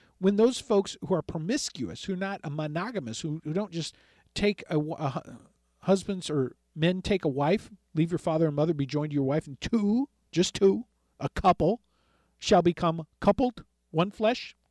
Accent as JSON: {"language": "English", "town": "Los Angeles", "region": "California", "country": "United States", "tie": "born or raised there", "said": "This term was used, by the way, when I was growing up in East L.A."}